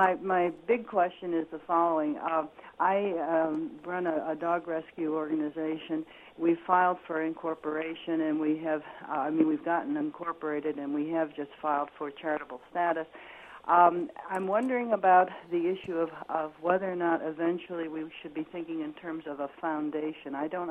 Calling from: Urbana, Illinois, United States

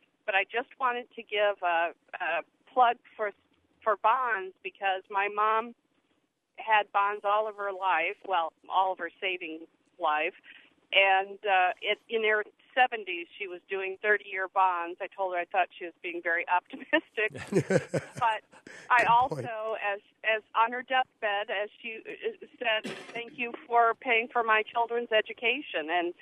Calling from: Charleston, United States; Hi, I'm calling from Charleston

